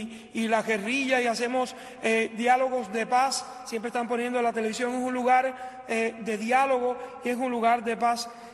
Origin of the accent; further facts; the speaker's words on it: Cuba; moved away; yo vengo de Cuba